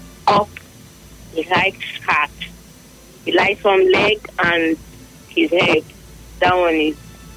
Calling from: Trans-Amadi, Rivers, Nigeria; Good evening. … I'm calling from Transamadi.

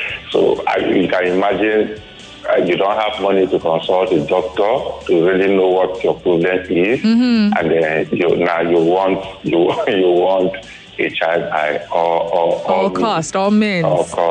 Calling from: Ajah, Lagos, Nigeria; I'm calling you from Ajah.

